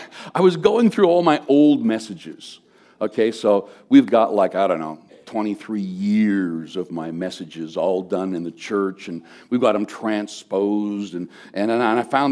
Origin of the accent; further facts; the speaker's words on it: Canada; God began to deal with me because I've struggled my whole life with being Canadian. By that, I mean the Canadian mentality of, oh gosh, golly gee, we're just, you know, serving Jesus.